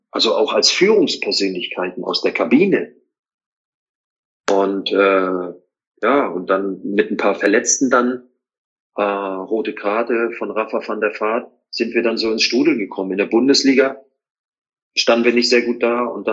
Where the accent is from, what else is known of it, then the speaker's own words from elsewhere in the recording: East Germany, Germany; ich bin ja kein Hamburger Junge, ne? Ich bin ja im Osten groß geworden.